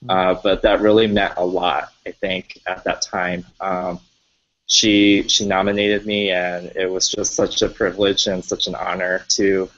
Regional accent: Colorado, United States; I grew up landlocked in Colorado where never exposed to any water.

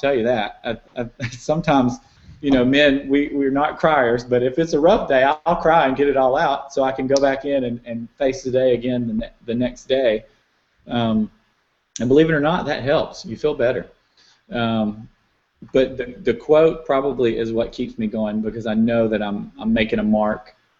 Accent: South Carolina, United States; I'm from South Carolina.

